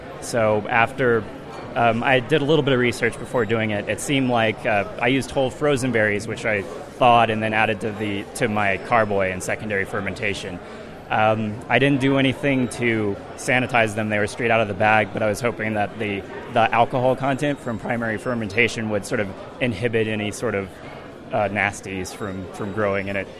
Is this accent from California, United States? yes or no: yes; Camarillo, California, United States; I'm from Camarillo, California